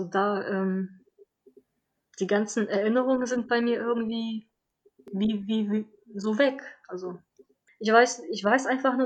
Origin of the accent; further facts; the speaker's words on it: Poland; German is a second language; Ich war, glaube ich, mit 14 das letzte Mal in Polen und da haben sie mich auch schon gefragt, woher ich komme, weil ich klinge nicht wie aus Polen, aber ne, und hier werde ich immer gefragt, woher ich komme, weil mein Akzent ja auch nicht ganz deutsch klingt.